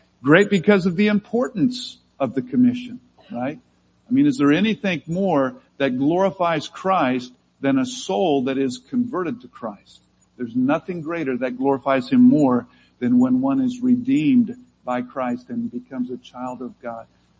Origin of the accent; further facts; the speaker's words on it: Lee's Summit, Missouri, United States; We, growing up in Lee Summit, we would travel down into southern Missouri.